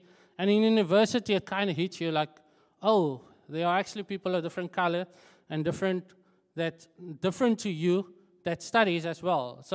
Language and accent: English; Ravensmead, Western Cape, South Africa; So where we grew up in Ravensmead, it wasn't like your wealthy area. It was like your... I actually live in Belor, so just to start off. But we grew up in Ravensmead because of my grandfather's house that was there.